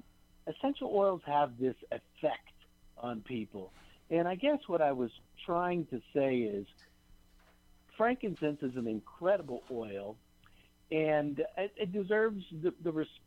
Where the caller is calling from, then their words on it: Salt Lake City, Utah, United States; Just Just real quick, I am in Salt Lake.